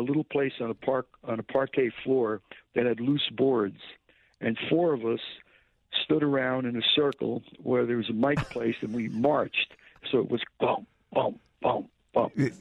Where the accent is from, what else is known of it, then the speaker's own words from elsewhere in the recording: Newark, New Jersey, United States; Originally from Down Neck.